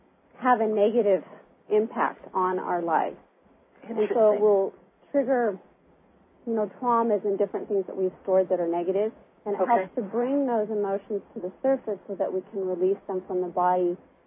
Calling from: Burns, Oregon, United States; I'm also calling from Burns, Oregon.

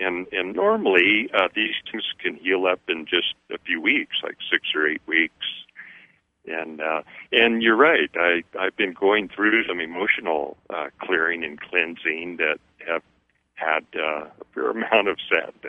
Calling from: Montana, United States; I'm calling from Montana

